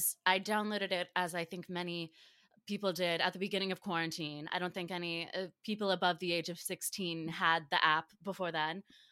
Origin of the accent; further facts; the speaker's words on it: Cary, North Carolina, United States; moved away as an adult; now in New York, United States; I grew up in Cary, North Carolina, so I'm suburban, you know, little Southern Belle. And I moved to New York about 3 years ago to go to school.